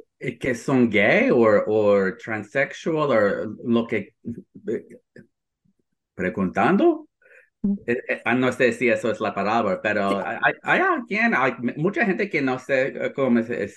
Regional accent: Puerto Rico; no que soy puertorriqueño, no que soy gay

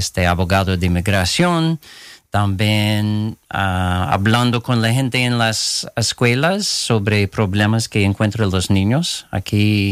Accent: Tillson, New York, United States; Sí, pues aquí en Kingston no. Como en Tilson, en pueblo de Rosendale.

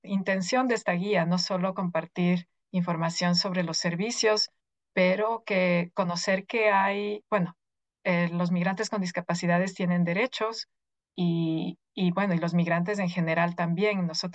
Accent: Ecuador; moved away as an adult; now in United States; Yo vine de Ecuador a estudiar acá mi PhD en sociología en SUNY Albany

